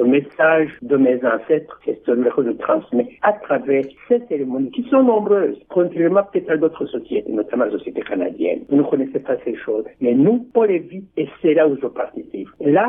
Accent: Burundi; Je suis né, j'ai étudié chez nous en Afrique, Afrique des Grands Lacs.

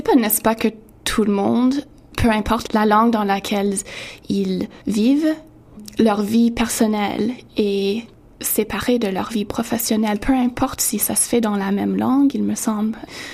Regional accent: Montreal, Quebec, Canada; moved away as an adult; also born or lived in Toronto; j'ai grandi à Montréal. J'ai vécu là jusqu'à l'âge de 18 ans. Puis ensuite, j'ai déménagé à Toronto pour aller à l'Université de Toronto. Mes parents sont anglophones, mais ils m'ont placée dans une école francophone

